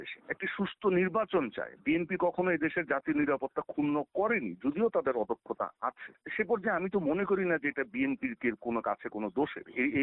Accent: Bangladesh; আমি একজন বাংলাদেশী হিসেবে খারাপ লাগে

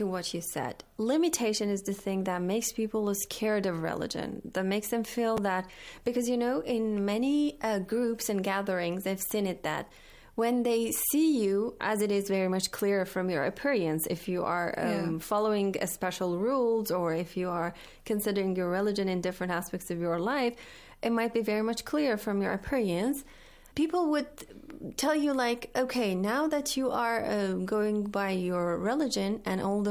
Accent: Iran; I'm from Iran

